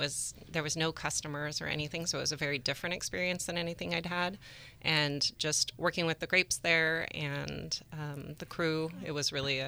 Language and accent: English; Sebastopol, California, United States; I grew up here in Sonoma County in Sebastopol, so I grew up on a small apple orchard and saw nature at its work.